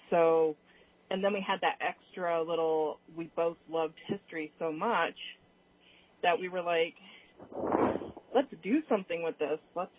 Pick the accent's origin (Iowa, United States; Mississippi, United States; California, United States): California, United States; I grew up in California, so I know what you mean.